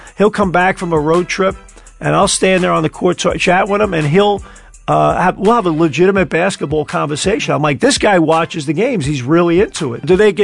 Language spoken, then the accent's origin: English; New York, United States; growing up in New York, and you know how it is.